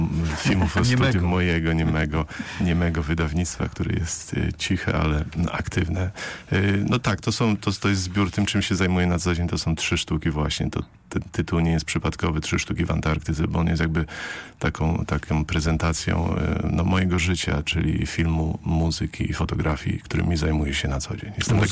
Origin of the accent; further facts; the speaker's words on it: Lower Silesian Voivodeship, Poland; now in Poznań, Poland; No precyzyjnie mówiąc, jestem spod Wrocławia, ale od bardzo wielu lat mieszkam w Poznaniu